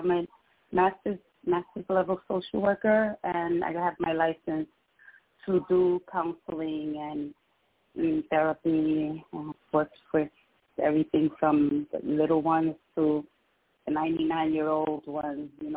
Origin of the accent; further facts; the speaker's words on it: Bronx, New York, United States; No, I'm from the Bronx.